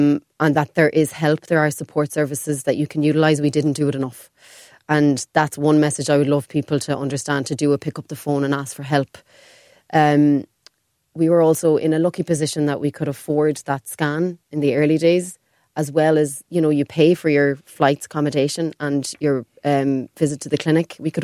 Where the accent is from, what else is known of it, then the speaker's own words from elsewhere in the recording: Ireland; I'm from the country. I'm not from Dublin.